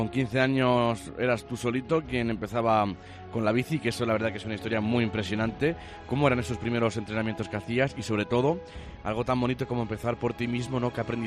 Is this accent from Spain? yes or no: yes; Almadén, Castilla-La Mancha, Spain; yo también soy de un pueblo, ¿no? Soy de Almadén en este caso